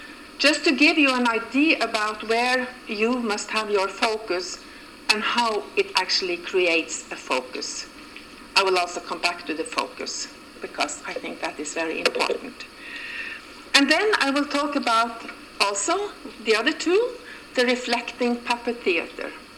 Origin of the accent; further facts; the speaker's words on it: Tromsø, Troms, Norway; I grew up in Tromsø, which is a city very north in Norway, beyond the Arctic Circle.